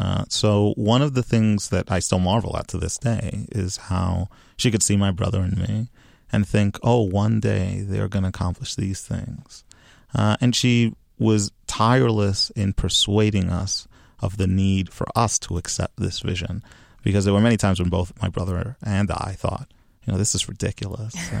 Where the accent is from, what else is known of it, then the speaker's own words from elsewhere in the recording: Dominican Republic; why is it that my home country receives scant attention in historical texts, in English historical texts? So now I spend a fair bit of time thinking about the Dominican Republic